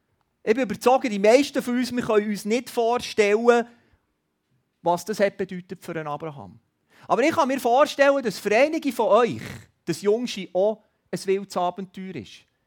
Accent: Switzerland; Als Schweizer sind wir viel zu brav.

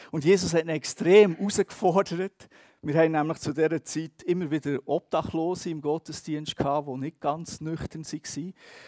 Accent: Vorarlberg, Austria; wo ich herkomme, als Vorarlberger

